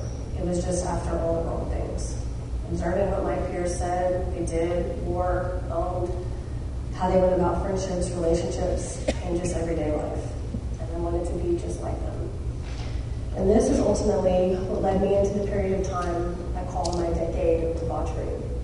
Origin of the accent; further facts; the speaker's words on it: Houston, Texas, United States; Was born and raised in Houston, Texas. Grew up with both my parents who were married, an older sister. Graduated from Jersey Village High School.